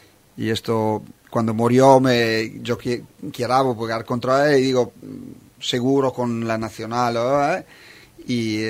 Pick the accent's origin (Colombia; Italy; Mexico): Italy; Trieste, Friuli-Venezia Giulia; Spanish is a second language; yo soy de Trieste. Trieste es una ciudad cerca de la Yugoslavia.